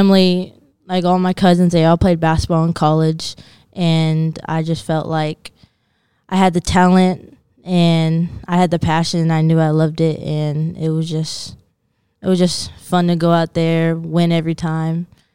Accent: Kansas City, Kansas, United States; I grew up in Kansas City, Kansas. This little place called Piper.

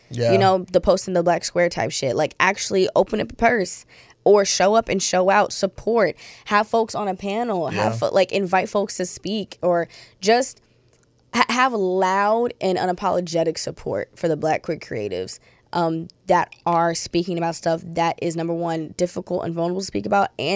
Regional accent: Long Beach, California, United States; If also, I always say I'm from Long Beach.

